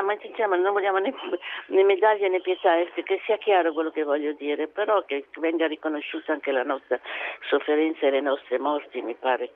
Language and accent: Italian; La Spezia, Liguria, Italy; now in Rome, Italy; Ma io sono della Spezia, anche se ora abito a Roma